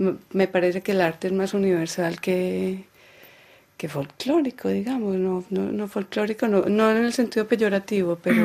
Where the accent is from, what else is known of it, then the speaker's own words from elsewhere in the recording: Colombia; now in France; somos embajadores de Colombia y siempre hablamos de Colombia y hacemos referencia a nuestras raíces